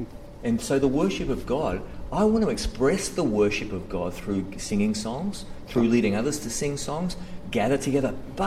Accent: Australia; And it's really tough being an Australian with a last name

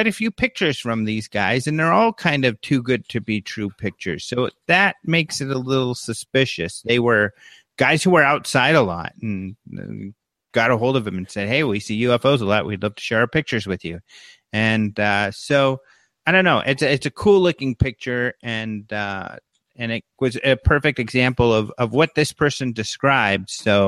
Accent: Colorado, United States; and I'm from Colorado, and you can see hills mountains really in the background.

